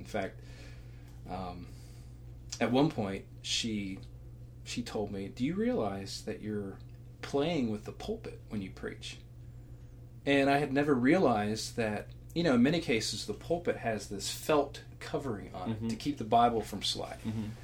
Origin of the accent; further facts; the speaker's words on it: Home, Pennsylvania, United States; Well, I come from a little town in western Pennsylvania, and the name of the town is Home.